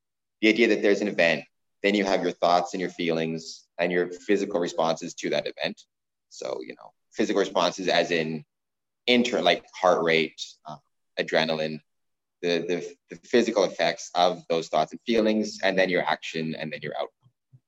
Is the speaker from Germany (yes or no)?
no; Canada; I'm from Canada